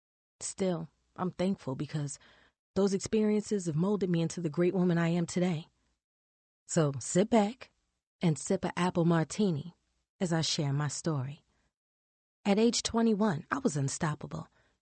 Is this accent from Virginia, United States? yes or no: yes; Virginia Beach, Virginia, United States; We were all breeded beach girls. That's right, born and raised in Virginia Beach.